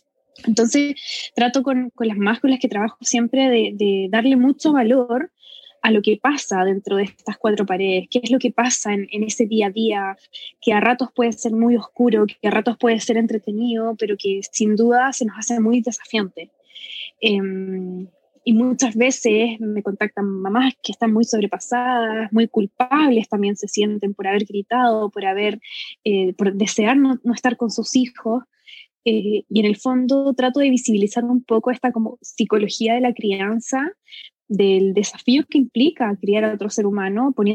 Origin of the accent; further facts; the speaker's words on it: Concepción, Biobío, Chile; now in Santiago, Chile; vivo en Chile, vivo en la ciudad de Santiago de Chile. Originalmente soy de otra ciudad, soy del sur, ¿no? Así que soy de Concepción. Llevo 2 años viviendo acá.